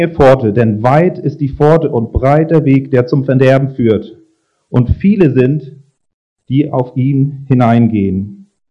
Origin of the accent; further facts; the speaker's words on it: Kiel, Schleswig-Holstein, Germany; aber für mich sind das ja Riesenberge hier, ne? Als Kieler Sprotte.